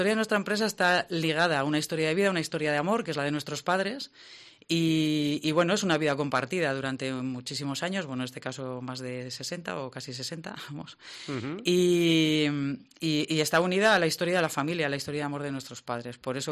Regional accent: La Rioja, Spain; nosotros somos riojanos.

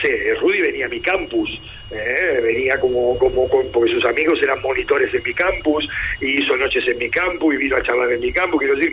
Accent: Argentina; born there; yo nací en Argentina y quieras o no, para nosotros, para los argentinos, pues la tierra tira.

